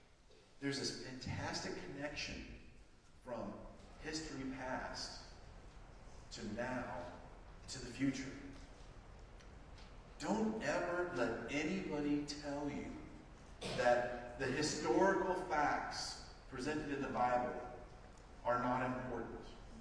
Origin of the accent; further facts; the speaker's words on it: California, United States; I grew up on the West Coast as a teenager in California.